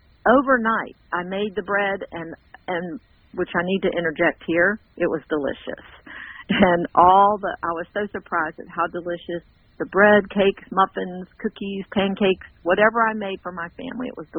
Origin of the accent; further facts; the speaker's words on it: Georgia, United States; We're from Georgia. We live in Canton, Georgia, just a little north of Atlanta.